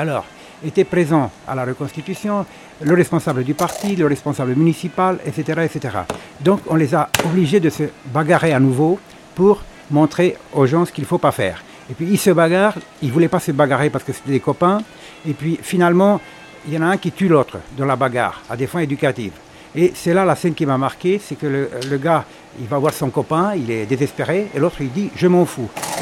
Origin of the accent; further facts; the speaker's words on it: Paris, Île-de-France, France; also born or lived in Bucharest; Alors, je viens de Paris. En fait, auparavant, je vivais à Bucarest.